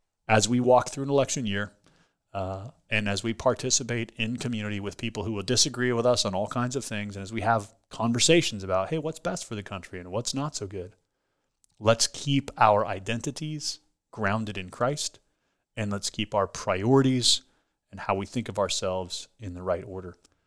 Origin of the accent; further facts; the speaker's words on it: United States; And the second thing that matters is I'm an American.